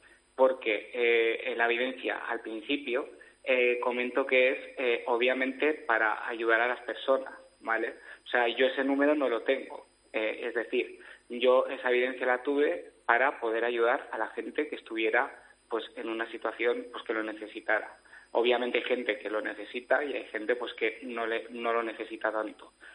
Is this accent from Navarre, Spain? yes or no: yes; Pamplona, Navarre, Spain; now in Zaragoza, Spain; De Pamplona.